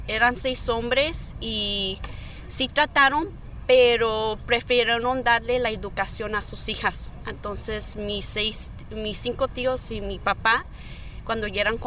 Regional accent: San Fernando, California, United States; born there; Yo nací aquí en San Fernando.

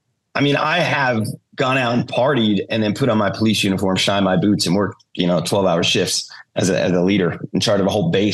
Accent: Jackson, New Jersey, United States; He's from Toms River. I'm from Jackson. They're basically connected.

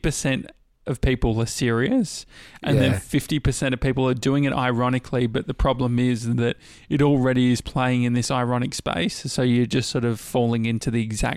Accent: Dandenong, Victoria, Australia; Mate, that's what I grew up near Dandenong.

